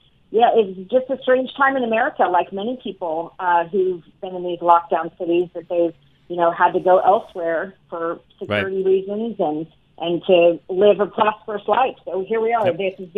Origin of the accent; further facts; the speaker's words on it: Oklahoma, United States; also born or lived in New York City; came back to my home state of Oklahoma just because I was looking for somewhere safe to go